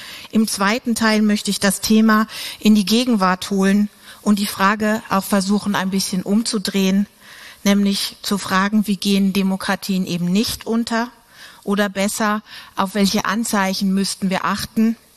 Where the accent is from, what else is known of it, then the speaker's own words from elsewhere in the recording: Germany; Sie hören schon, ich komme aus Deutschland, meine Beispiele werden, das ist auch historisch passend, natürlich auch aus Deutschland, aber auch aus Italien kommen.